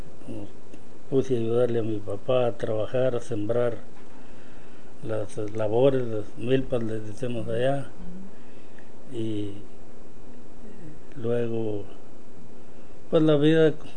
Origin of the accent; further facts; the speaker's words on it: Angamacutiro, Michoacán, Mexico; Bueno, nací en Angamacutiro, es un pueblo chico.